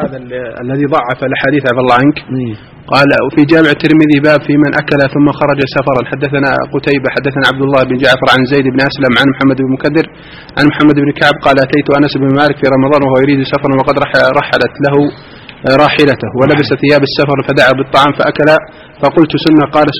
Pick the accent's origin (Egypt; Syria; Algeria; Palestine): Egypt; moved away; نحن مقيمين هنا وأهالينا مثلا في نعرف بعض الناس الضعاف عندنا في مصر